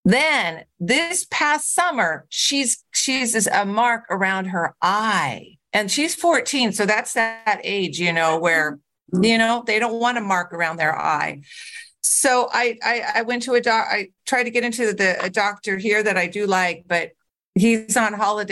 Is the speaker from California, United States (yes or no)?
yes; California, United States; my grandparents all immigrated from Europe into America. I'm from California originally.